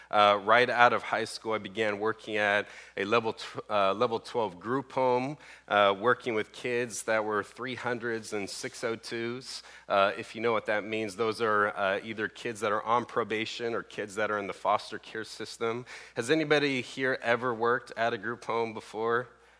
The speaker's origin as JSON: {"language": "English", "town": "Sacramento", "region": "California", "country": "United States", "tie": "born or raised there", "said": "the fact that I grew up in Sacramento running the streets, like literally."}